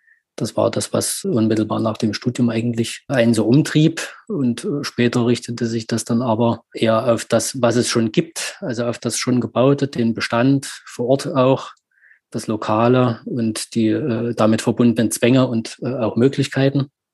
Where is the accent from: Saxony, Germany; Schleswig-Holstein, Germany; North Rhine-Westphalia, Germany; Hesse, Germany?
Saxony, Germany; Leipzig; now in Halle, Germany; Also ich komme ursprünglich aus Leipzig, habe dann in Dresden studiert, dann auch in Leipzig gearbeitet, wohne aber seit 2007 in Halle.